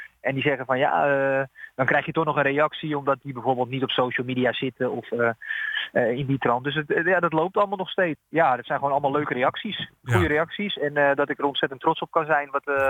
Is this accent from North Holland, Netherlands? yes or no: yes; Haarlem, North Holland, Netherlands; ik ben 34 jaar en ik kom dus uit Haarlem.